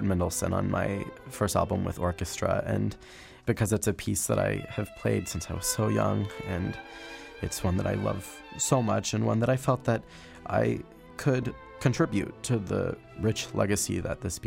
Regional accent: United States; maybe something American, because I'm American.

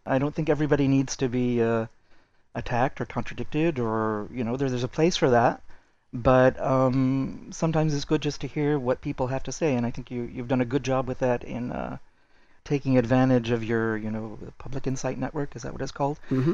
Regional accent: United States; moved away as an adult; now in Paris, France; Yes, I'm an American, yeah. Well, I studied French literature in the U.S. and came to Paris to do research for my dissertation.

